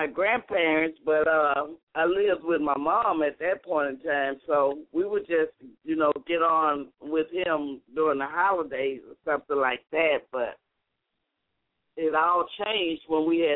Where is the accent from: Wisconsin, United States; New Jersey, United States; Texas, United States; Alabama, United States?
Alabama, United States; Mobile; Well, I was raised in Mobile, Alabama